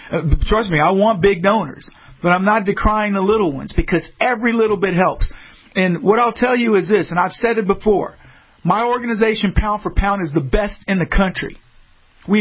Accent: United States; But I'm growing up in America

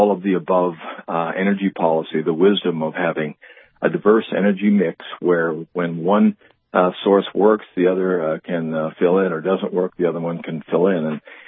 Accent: Tioga, North Dakota, United States; As you know, I'm born and raised in Tioga oil country

